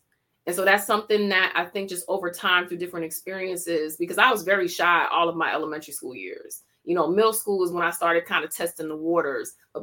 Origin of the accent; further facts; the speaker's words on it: Florida, United States; So for me, growing up in South Florida in the 80s at the time, I was surrounded by a lot of people that didn't really look like me.